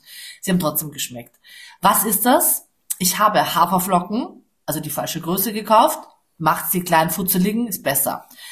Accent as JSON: {"language": "German", "region": "Vienna", "country": "Austria", "said": "Ich bin ja Wienerin, wie ihr wisst. Ich bin ja wirklich waschechte Wienerin."}